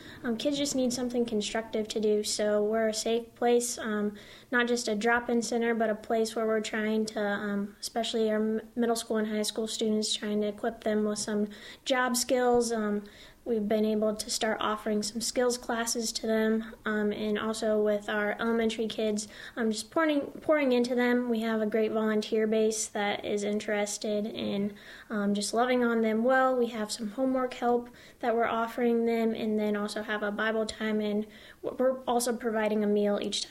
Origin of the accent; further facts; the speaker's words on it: Pella, Iowa, United States; now in Knoxville, United States; I'm originally from Pella, but now I'm working here in Knoxville